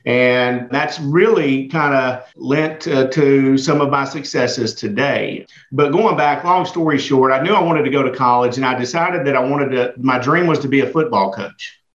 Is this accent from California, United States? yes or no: no; Montgomery, Alabama, United States; born there; You know, I was born in Montgomery, Alabama. I grew up very, very poor to a single mother.